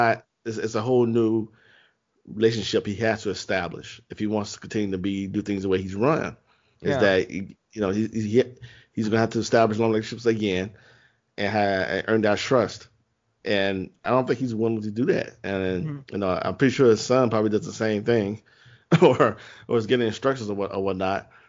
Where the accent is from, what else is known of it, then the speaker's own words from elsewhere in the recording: Chicago, Illinois, United States; I'm from the South Side, so Sox all the way. I went to De La Salle High School.